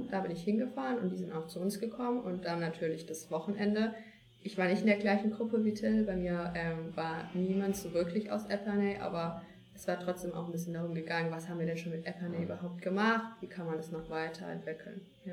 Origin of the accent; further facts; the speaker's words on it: Ettlingen, Baden-Württemberg, Germany; ich komme auch aus Ettlingen. Ich bin 16 Jahre alt und besuche aktuell das Albertus-Magnus-Gymnasium in Ettlingen.